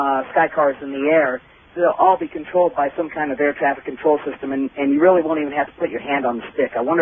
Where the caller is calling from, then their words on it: Virginia City, Nevada, United States; Well, just for the record, Art, I'm calling from Virginia City.